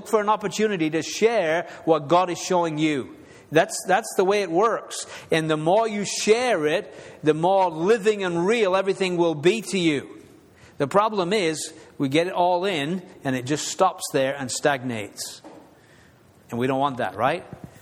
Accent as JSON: {"language": "English", "region": "England", "country": "United Kingdom", "said": "Because I'm an Englishman, never seen a tornado in my life."}